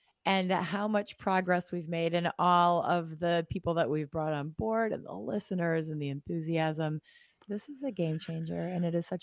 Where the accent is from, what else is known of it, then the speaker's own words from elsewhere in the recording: Kaukauna, Wisconsin, United States; I'm from Kaukauna. Kaukauna is known for port wine cheese spread.